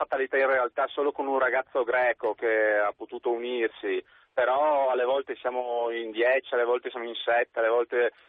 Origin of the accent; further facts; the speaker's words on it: Veneto, Italy; Ma io sono veneto, però.